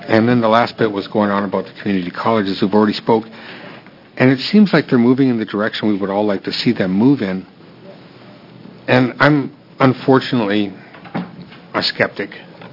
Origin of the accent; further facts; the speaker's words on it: North Dakota, United States; I was born and raised in North Dakota